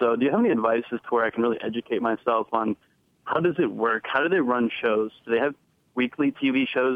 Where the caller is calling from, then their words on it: New York City, New York, United States; calling from New York City.